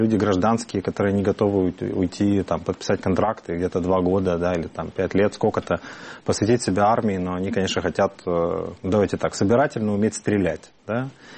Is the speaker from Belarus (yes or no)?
no; Mariupol, Donetsk Oblast, Ukraine; also born or lived in Sevastopol; Я уезжал из Севастополя. Я до этого жил на Восточной Украине 15 лет. Я там учился в школе и в вузе. А в Мариуполе это на Азовском море город, такой с металлургическими большими заводами, промышленный гигант.